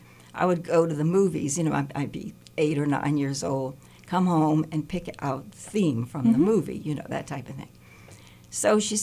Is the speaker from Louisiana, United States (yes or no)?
yes; New Orleans, Louisiana, United States; That, I'm from New Orleans, born and raised.